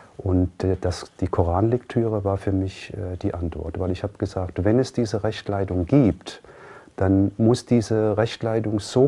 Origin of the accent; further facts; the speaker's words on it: Birkenau, Hesse, Germany; Ich komme ursprünglich aus Birkenau, das ist hier ganz in der Nähe, also 30, 40 Kilometer von hier, das ist mein Geburtsort auch.